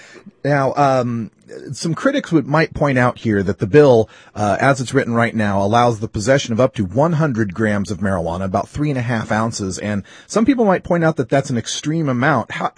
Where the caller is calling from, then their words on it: Portland, Oregon, United States; Now, you're in Massachusetts, up in the Northeast, and I'm calling you from Portland, Oregon, out in the West